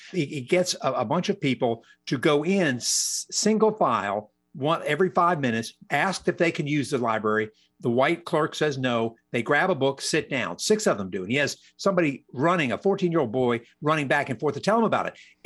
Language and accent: English; Alexandria, Virginia, United States; nobody, when I was growing up in Alexandria, you know, my hero was Robert E. Lee.